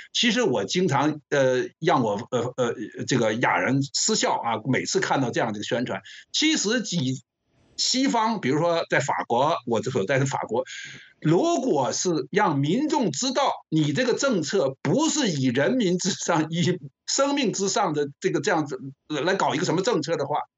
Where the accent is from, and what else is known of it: China